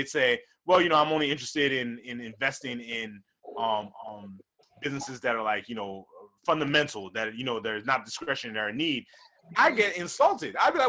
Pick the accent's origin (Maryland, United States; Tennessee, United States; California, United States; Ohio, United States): Maryland, United States; Baltimore; because I grew up in the U.S. I grew up in Baltimore.